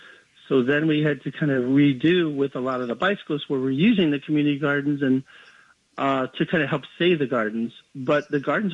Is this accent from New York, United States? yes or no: yes; New York City, New York, United States; born there; I was born in New York City